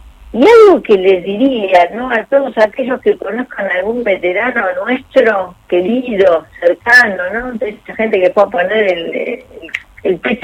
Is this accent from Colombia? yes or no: no; Argentina